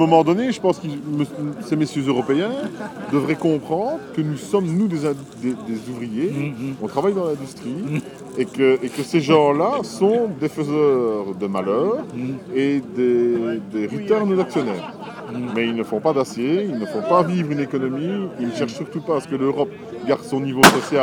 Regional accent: Liège, Wallonia, Belgium; Ouais, on vient de Liège.

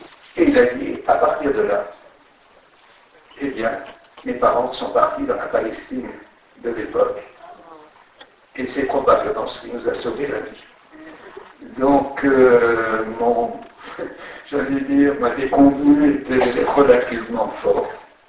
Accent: Strasbourg, Grand Est, France; Je viens de là, je viens de Strasbourg.

